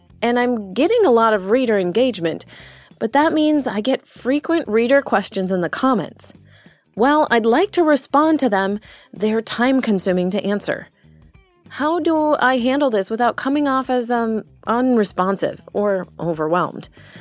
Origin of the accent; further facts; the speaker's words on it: Toronto, Ontario, Canada; I'm a nurse from Toronto